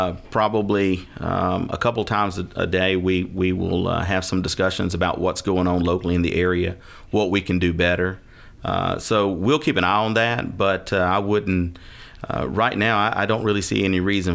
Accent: Villa Rica, Georgia, United States; we've been doing this since I was a kid, growing up in Villa Rica

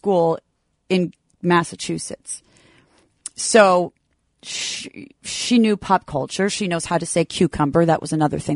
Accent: United Kingdom; maybe I'm British.

